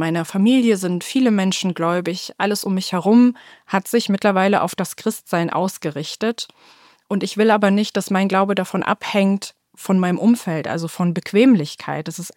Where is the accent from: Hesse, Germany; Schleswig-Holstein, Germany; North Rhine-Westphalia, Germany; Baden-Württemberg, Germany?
North Rhine-Westphalia, Germany; Dülmen; Ich komme aus Dömen. Das ist eine sehr kleine Innenstadt